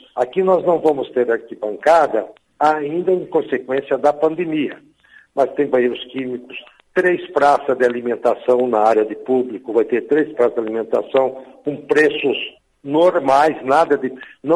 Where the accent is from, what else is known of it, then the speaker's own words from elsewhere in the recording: Francisco Beltrão, Paraná, Brazil; É o meu berço aqui, eu sou de Beltrão, né?